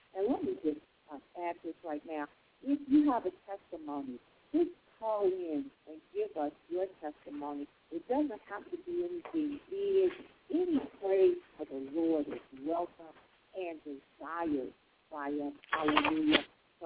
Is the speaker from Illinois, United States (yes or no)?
yes; Chicago, Illinois, United States; Well, my husband's from Kansas City, but I'm originally from Chicago